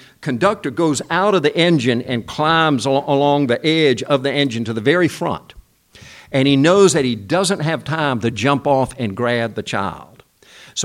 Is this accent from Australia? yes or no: no; South Korea; when I was growing up in Korea, it seemed like every Saturday, along with my weekly bath, I got my weekly spanking.